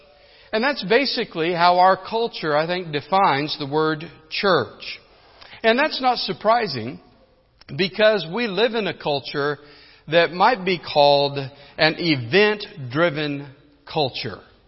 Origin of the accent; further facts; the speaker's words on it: New Mexico, United States; We're from New Mexico. And we share that good common background with one another.